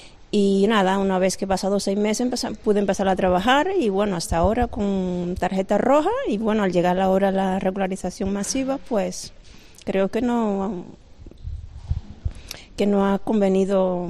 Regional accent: Cuba; now in Puebla, Mexico; Sí, sí, vengo de Cuba.

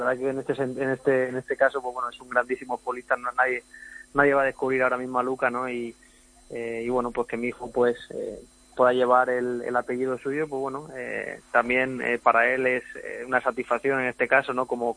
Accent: Catalonia, Spain; Galdric viene del catalán, ¿no? De donde somos nosotros, de Cataluña

